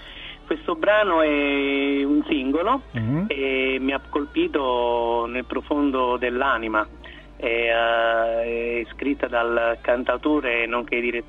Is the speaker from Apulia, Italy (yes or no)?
no; Pomigliano d'Arco, Campania, Italy; sono napoletano, della provincia di Napoli, di Pomigliano d'Arco